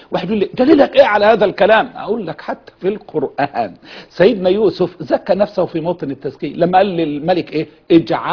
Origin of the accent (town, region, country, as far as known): Egypt